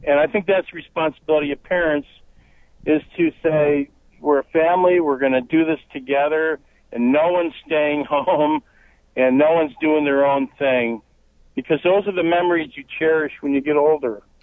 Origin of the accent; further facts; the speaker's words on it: Buffalo, New York, United States; also born or lived in Florida / Virginia; I'm from Buffalo. I lived in Florida and Virginia for 30 years. So I just moved back here, so I'm getting ready for the snow.